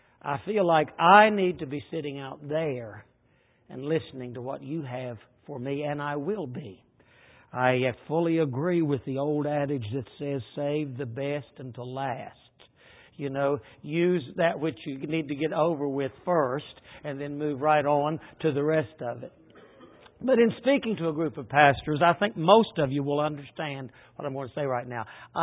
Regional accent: West Virginia, United States; Now, I come from West Virginia, and I'm going to have to hurry because I'm using my own time right now. But I come from West Virginia, and we there in West Virginia have a philosophy about preaching.

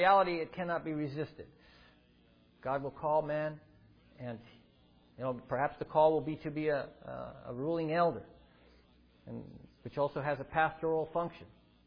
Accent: New Jersey, United States; also born or lived in Ohio; I'm from New Jersey, more of a city life near Philadelphia, and so Ohio was kind of foreign for me, where I pastored for 10 years before going to the mission field.

